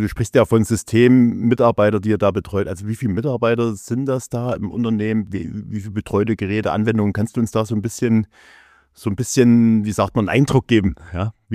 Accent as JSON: {"language": "German", "town": "Dresden", "region": "Saxony", "country": "Germany", "said": "wir stammen ja hier alle aus der Region Dresden"}